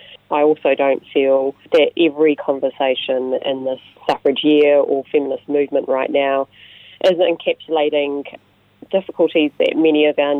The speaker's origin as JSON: {"language": "English", "region": "Manawatū-Whanganui", "country": "New Zealand", "tie": "born or raised there", "said": "quite clearly you can hear from my accent, born and bred in the Manawatū, second generation"}